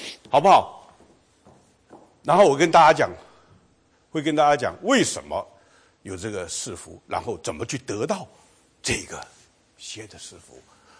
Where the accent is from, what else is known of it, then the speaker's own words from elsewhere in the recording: China; 这个对我们中国人讲很重要，对不对。